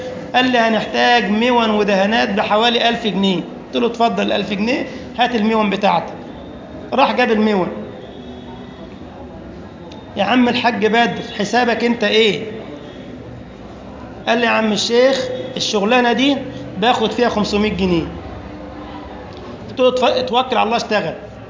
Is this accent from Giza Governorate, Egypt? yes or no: yes; Giza, Giza Governorate, Egypt; زي صاحبنا كان رجل طيب عندنا في الجيزة